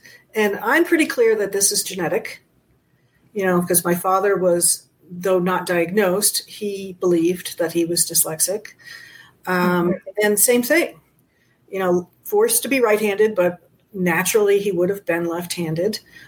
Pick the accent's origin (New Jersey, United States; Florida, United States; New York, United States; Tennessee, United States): New York, United States; Fire Island; also born or lived in New England; when I grew up on Fire Island, Long Island sticks out in the ocean. So the ocean was always south.